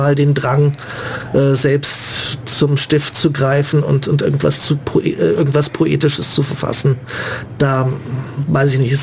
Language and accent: German; Munich, Bavaria, Germany; München ist meine Stadt. Ich habe mich nie aus München wirklich wegbewegt. Ich war ein paar Jahre als Kind im Internat, aber hatte auch nie den Drang, aus München wegzuziehen